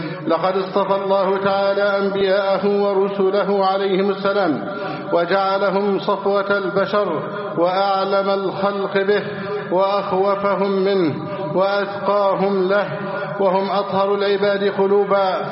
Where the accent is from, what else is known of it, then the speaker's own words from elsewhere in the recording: Egypt; اللهم احفظ بلدنا مصر أمنا أمانا